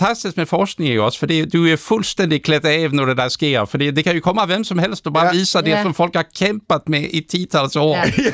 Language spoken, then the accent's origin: Danish; Sweden; Danish is a second language; now in Denmark; Jeg er jo fra Sverige, og jeg kom til Danmark, det er faktisk 30 år siden nu